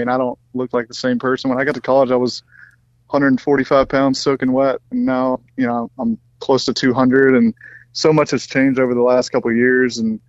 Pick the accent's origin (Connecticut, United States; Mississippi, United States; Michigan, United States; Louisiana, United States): Mississippi, United States; And, you know, I grew up in Mississippi.